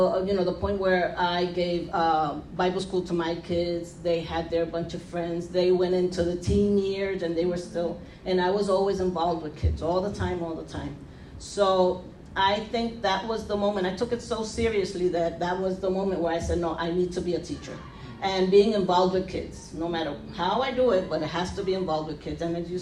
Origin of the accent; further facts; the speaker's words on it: Puerto Rico; I'm from Puerto Rico